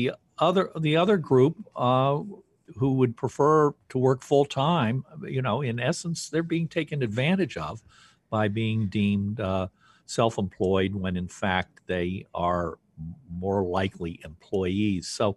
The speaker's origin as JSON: {"language": "English", "region": "Massachusetts", "country": "United States", "said": "is also going on in my home state of Massachusetts"}